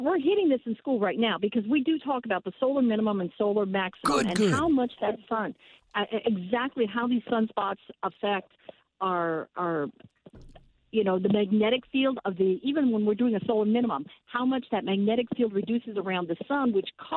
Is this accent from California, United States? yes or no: no; Minnesota, United States; Well, first of all, I am from Minnesota. I have family in North Dakota.